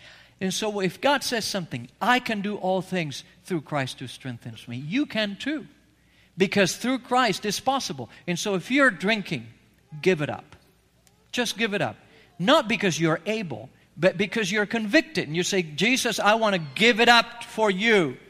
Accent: Argentina; I was born and raised in Argentina.

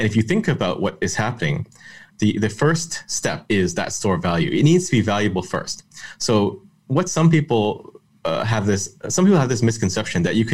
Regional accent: Canada; Even though I'm Canadian

